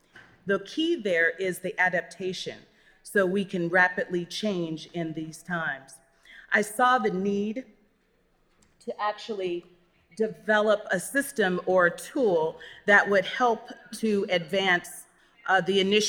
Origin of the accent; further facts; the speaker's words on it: California, United States; And I'm from Silicon Valley, so I have a completely different spin on D&I, and in particular, diversity and inclusion.